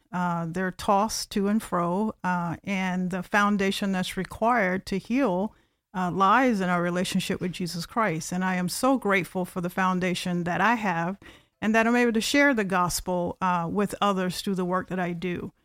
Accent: Melbourne, Florida, United States; I grew up in a small town called Melbourne, Florida. It's just an hour and 10 minutes east of here.

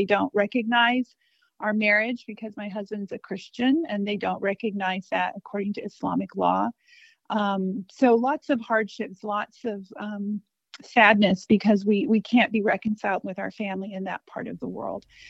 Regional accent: California, United States; born there; also born or lived in Iran; with an Iranian Muslim father and an American Christian mother. And I've lived in both countries. I was born in Southern California

